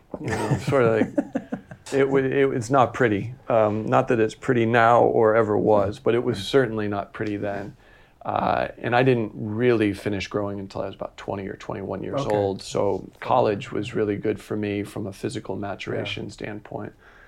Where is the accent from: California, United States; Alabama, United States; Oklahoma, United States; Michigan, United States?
Michigan, United States; also born or lived in Ohio; I grew up in Ohio and Michigan, primarily Michigan, or I identify as being from Michigan.